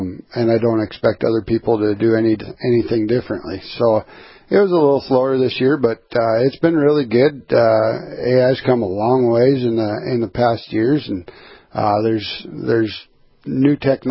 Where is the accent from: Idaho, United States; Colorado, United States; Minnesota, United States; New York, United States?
Minnesota, United States; Twin Valley; I grew up in Twin Valley, Minnesota, and it was my 7th and 8th grade basketball coach ended up posting some stuff on the NDSU website